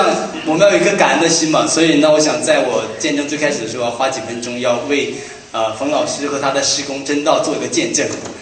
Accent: Heilongjiang, China; 那个时候在大陆，因为我是来自黑龙江，是一个小城市

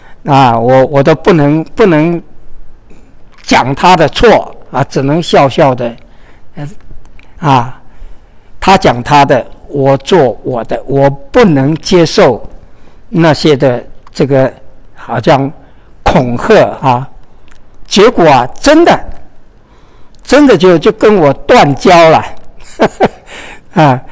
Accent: Taiwan; 但是呢，我的故乡啊，是从台湾，啊，台湾的

